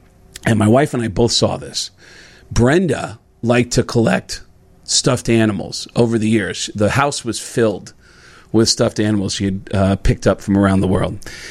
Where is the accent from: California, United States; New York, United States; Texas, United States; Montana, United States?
New York, United States; Bronx; And I never got an accent. I grew up in the Bronx, and everybody in the Bronx sounds like Tracy Morgan, the comedian.